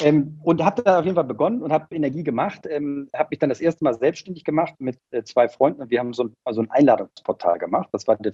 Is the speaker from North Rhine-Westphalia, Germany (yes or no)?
no; Hamburg, Germany; Ich bin Hamburger. Ach so. In Hamburg geboren, im Nordosten von Hamburg aufgewachsen, an der Grenze zu Schleswig-Holstein. Bin jetzt mittlerweile 43